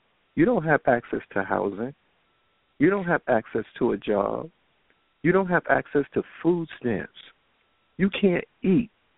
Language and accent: English; Harlem, New York, United States; I'm from Harlem. I'm from New York.